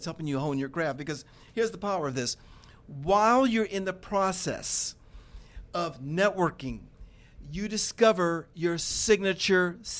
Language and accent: English; Dayton, Ohio, United States; I was from Dayton, Ohio